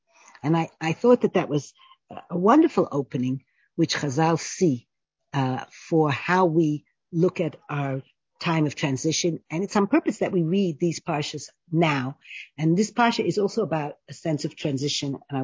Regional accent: New York, United States; because I grew up in New York, so I call it California.

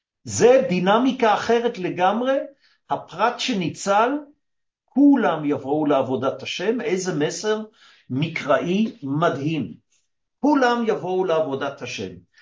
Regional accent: Basel, Basel-Stadt, Switzerland; בבאזל, עיר מולדתי

